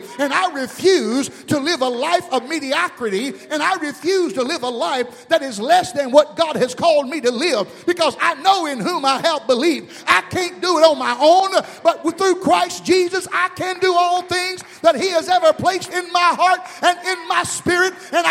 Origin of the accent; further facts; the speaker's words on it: Mobile, Alabama, United States; moved away as an adult; also born or lived in Panama City, Florida; I left Mobile, Alabama, my hometown, at the early age of 18. I moved to Panama City, Florida.